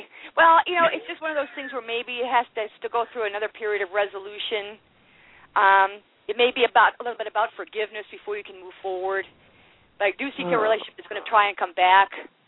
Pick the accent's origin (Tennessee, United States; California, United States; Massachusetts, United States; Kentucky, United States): Massachusetts, United States; Worcester; Ah, I was born and raised in Worcester.